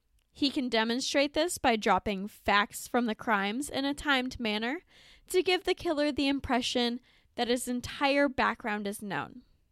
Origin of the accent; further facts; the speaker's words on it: Michigan, United States; I'm the one from Michigan.